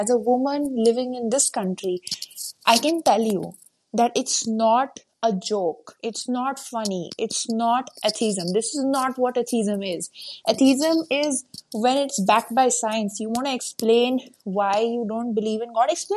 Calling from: India; To whoever this may concern, I am actually speaking from India.

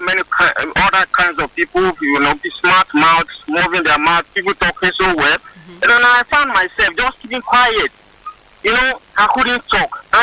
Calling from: Lokoja, Kogi, Nigeria; I'm calling from Lokoja. I'm actually inside a car.

